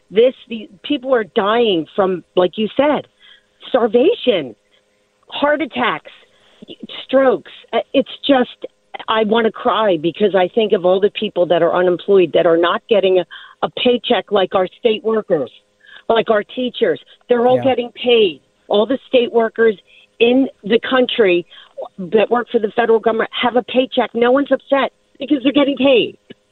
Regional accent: United States; it's so upsetting for me as an American. I'm 65 years old

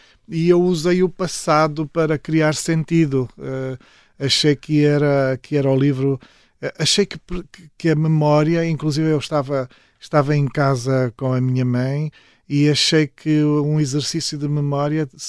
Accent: Guimarães, Norte, Portugal; also born or lived in Saurimo, Angola; Vivíamos em Guimarães, naquela altura estávamos em casa da família em Guimarães

